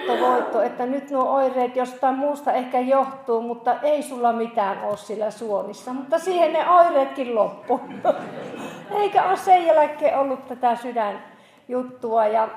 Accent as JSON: {"language": "Finnish", "town": "Outokumpu", "region": "North Karelia", "country": "Finland", "tie": "born or raised there", "lives_now": "Pietarsaari, Finland", "said": "Minun kotipaikka, semmoinen vanha pieni mökki, niin me on siellä sitten oltu monta kuukautta aina kesällä Outokummussa."}